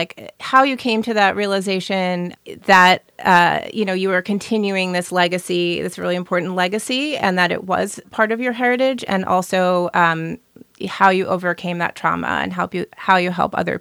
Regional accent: New Jersey, United States; It's a book that I wish that I had as a Black girl growing up in New Jersey and wanting, you know, feeling the connection to farming

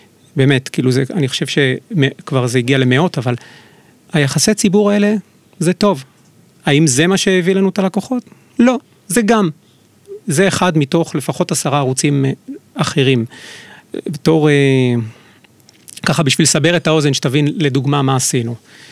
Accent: Jerusalem, Jerusalem District, Israel; אנחנו ירושלמים, התחלנו לעבור בשכונות בירושלים.

